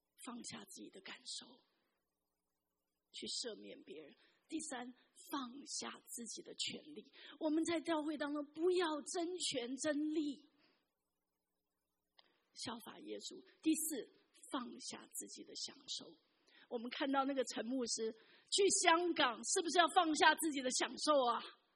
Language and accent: Chinese; China; 特别呢我们中国人很爱面子哈